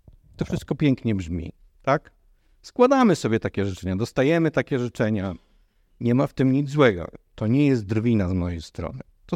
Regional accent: Głogów, Lower Silesian Voivodeship, Poland; now in Kraków, Poland; jechaliśmy z mojego rodzinnego miasta Głogowa, wracaliśmy do Krakowa

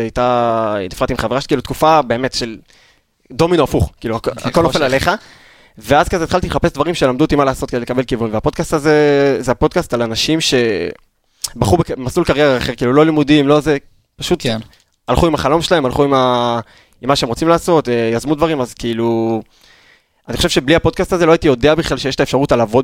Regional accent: Kiryat Shmuel, Haifa District, Israel; גדלתי בקריית שמואל, אם אתם מכירים.

